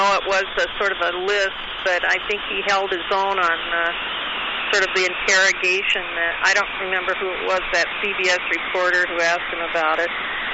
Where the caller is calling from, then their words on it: Washington, United States; I'm calling from Washington State.